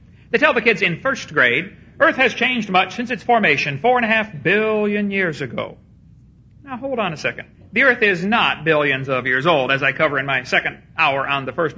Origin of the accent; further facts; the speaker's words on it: East Peoria, Illinois, United States; When I was about 6 years old, I was raised in East Peoria, Illinois.